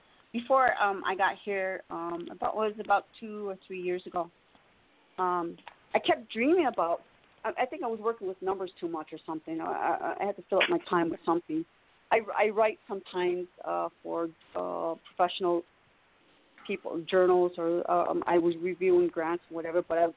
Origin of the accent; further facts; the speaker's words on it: Michigan, United States; I grew up in Michigan, in the lower part of Michigan.